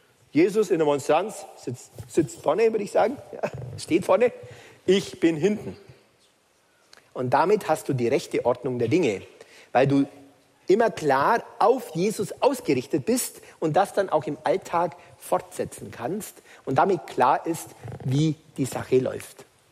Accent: Baden-Württemberg, Germany; Ich bin ein Schwabe, wie Pater Buchob vor mir.

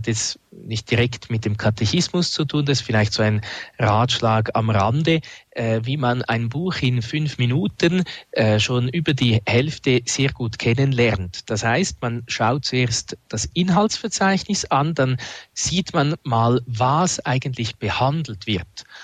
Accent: Switzerland; Als Schweizer hat man da meistens ein bisschen Mühe.

